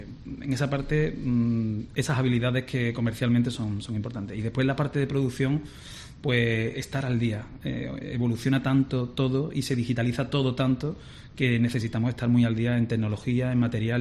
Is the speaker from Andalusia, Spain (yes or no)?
yes; Seville, Andalusia, Spain; yo echaba de menos mi tierra. Entonces, pues decidí implantar lo mejor de ese aprendizaje aquí en Sevilla.